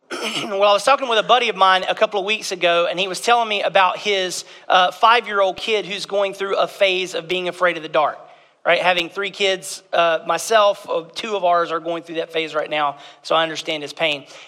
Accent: Georgia, United States; I grew up in Southeast Georgia

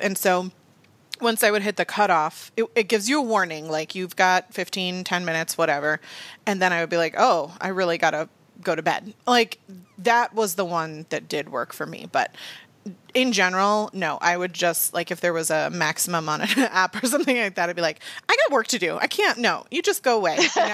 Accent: Virginia Beach, Virginia, United States; Like, I grew up in Virginia Beach and I don't like it.

